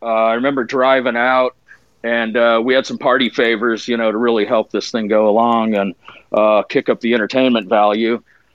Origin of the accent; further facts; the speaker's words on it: Scottsdale, Arizona, United States; from Scottsdale